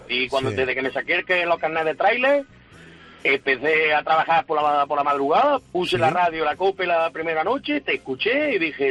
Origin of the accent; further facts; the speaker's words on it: Guarromán, Andalusia, Spain; now in Bailén, Spain; yo soy de Guarromán, que es donde se hacen los mejores hojaldres que hay en España.